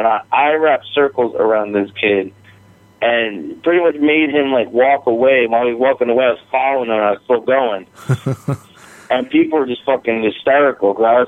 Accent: New York, United States; So, and growing up in New York, like, I grew up, you know, my brother's 10 years older than me

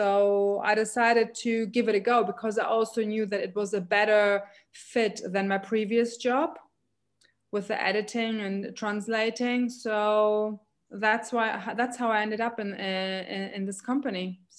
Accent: Germany; also born or lived in United Kingdom / Greece / France; I've lived in four different countries now. So I grew up in Germany. I've lived in the UK. I've lived in Greece. I've lived in France.

